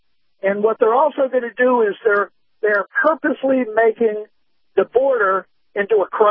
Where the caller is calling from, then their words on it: New York, United States; from New York.